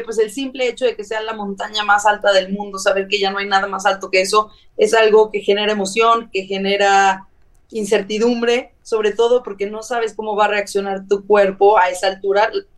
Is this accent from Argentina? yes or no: no; León, Guanajuato, Mexico; volé, yo soy de León, Guanajuato, volé de León a Dallas, Doha